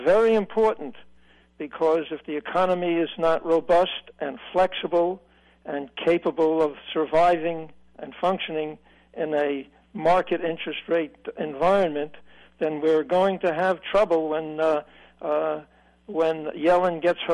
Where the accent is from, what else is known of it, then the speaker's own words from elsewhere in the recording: Brooklyn, New York, United States; I'm from Brooklyn, of course.